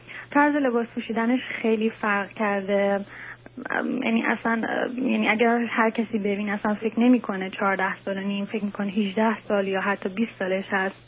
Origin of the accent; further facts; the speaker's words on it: Iran; now in Canada; ما حدوداً 1 سال و نیم هستش که از ایران اومدیم